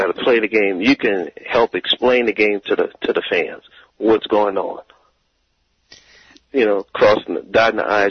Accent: New Iberia, Louisiana, United States; also born or lived in New Orleans; I'm from Louisiana. That's home.

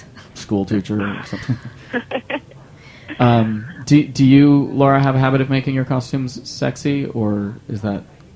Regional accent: California, United States; now in New York, United States; I'm from California, so this was never an issue, but now that I live in New York, sometimes it's freezing on Halloween.

